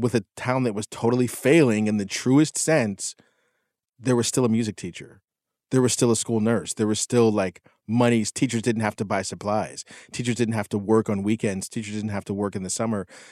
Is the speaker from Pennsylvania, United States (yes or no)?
yes; McKeesport, Pennsylvania, United States; I went back to my hometown, which is one of the most economically destroyed towns in the nation. This town in McKeesport, Pennsylvania